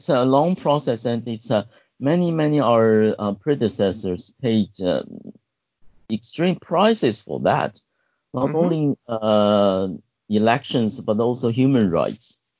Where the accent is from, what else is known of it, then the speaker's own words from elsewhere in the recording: Taiwan; my father came from China in 1949. But I was born on Taiwan. I was educated and born and bred in Taiwan.